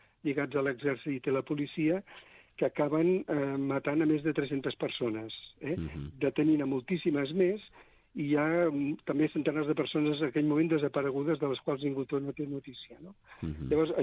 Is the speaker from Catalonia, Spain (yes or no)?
yes; Balsareny, Catalonia, Spain; Jo sóc de Balsareny, com en Pere Casaldàliga, el vicepere.